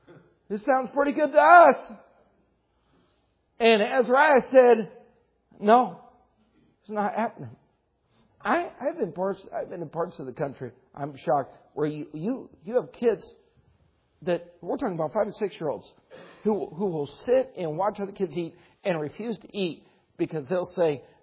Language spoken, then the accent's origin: English; United States; I'm an American, and I thank God for that.